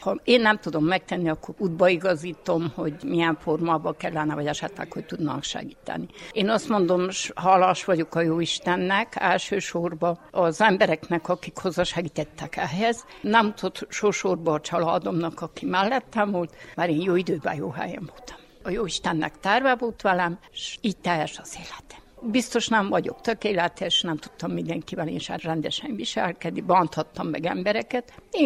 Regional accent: Háromkút, Hungary; Háromkutról jöttem, falugondnokként dolgoztam, most nyugdíjas vagyok.

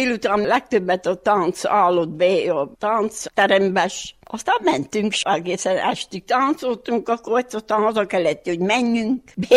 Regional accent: Máréfalva, Harghita, Romania; Márépalvi. 35-ben születtem, 935-ben, február 13.

